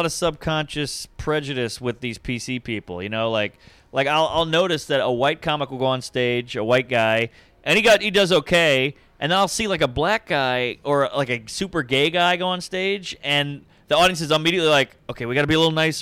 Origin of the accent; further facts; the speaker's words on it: Southern United States, United States; I'm from the South. It was way more integrated down there than it is up here.